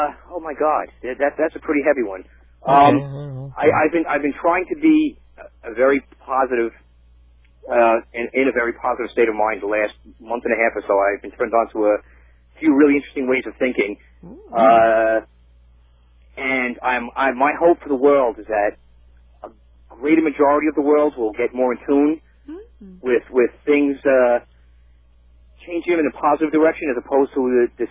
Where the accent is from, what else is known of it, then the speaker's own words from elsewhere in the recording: Deer Park, New York, United States; also born or lived in Freeport; I was born in Freeport, and I was raised in Deer Park.